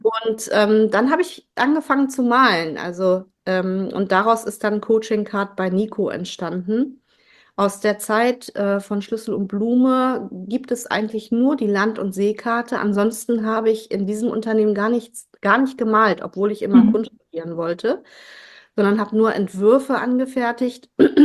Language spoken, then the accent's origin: German; Kiel, Schleswig-Holstein, Germany; now in Witten, Germany; Also ich bin in Kiel geboren, genau. Mhm. Ja. Meine Kindheit habe ich in Schleswig-Holstein verbracht.